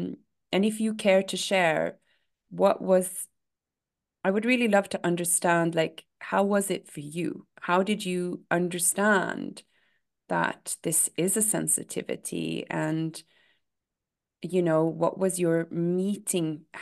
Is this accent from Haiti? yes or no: no; Norway; you're Norwegian, I'm Norwegian, we grew up in Norway, where there's an openness for sure.